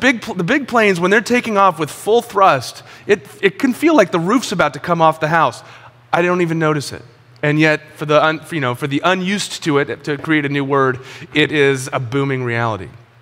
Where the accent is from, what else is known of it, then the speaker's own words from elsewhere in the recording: San Diego, California, United States; Well, growing up in Ocean Beach, I grew up on Saratoga Avenue. My mom and stepdad still live in the home that I grew up in, and it's right underneath the takeoff flight path for Lindbergh Field Airport.